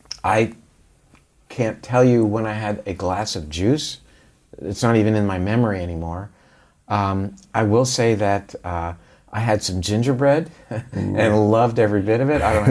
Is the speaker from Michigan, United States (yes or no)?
no; Florida, United States; We did drink a lot of orange juice growing up in Florida.